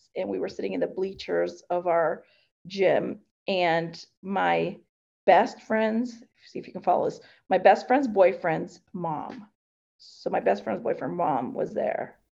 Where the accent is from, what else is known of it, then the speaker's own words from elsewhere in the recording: Puerto Rico; now in United States; people thought I was African-American when I came from Puerto Rico, because I was a lot darker.